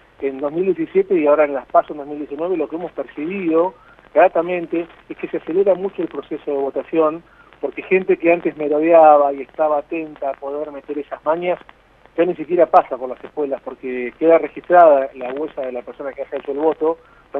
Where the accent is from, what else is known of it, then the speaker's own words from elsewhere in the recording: Buenos Aires, Argentina; desde acá como porteño